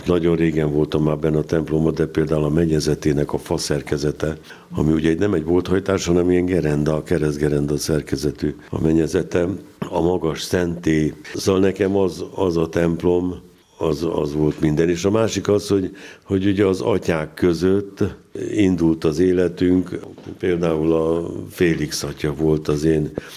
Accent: Budapest, Hungary; Igen, 52-ben születtem, és akkor Pasaréten laktunk, és a Pasarét nekem az a templom.

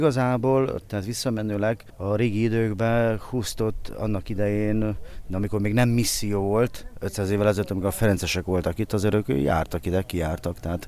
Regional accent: Hungary; born there; Hát Houston vagyunk, ez a szülővárosom.

